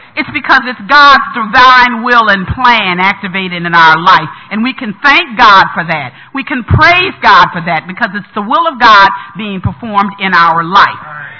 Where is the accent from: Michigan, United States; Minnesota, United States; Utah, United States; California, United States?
Michigan, United States; Detroit; I said, I'm from Detroit.